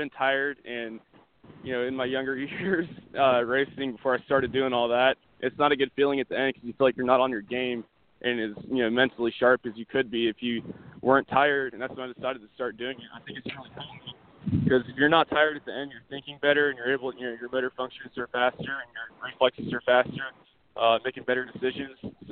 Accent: South Carolina, United States; South Carolina, easily. We're actually right up by Greenville Pickens. I'm only 2 miles away from Greenville Pickens, and that's where I grew up.

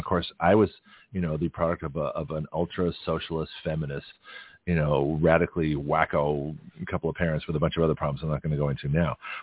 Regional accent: Lexington, Massachusetts, United States; as I grew up in Lexington, Massachusetts, I used to watch the Battery enactments when they did the April 19th

